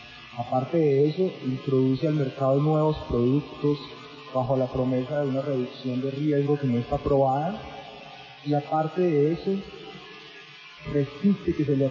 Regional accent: Pereira, Risaralda, Colombia; un puesto de venta que tiene en mi ciudad natal, que es Pereira, y compré un cigarrillo.

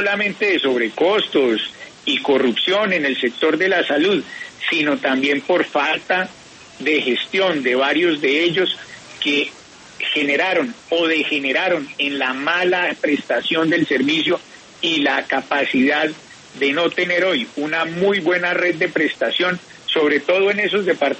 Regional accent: Pereira, Risaralda, Colombia; sino porque no había acceso al esquema de salud en Pereira, mi tierra.

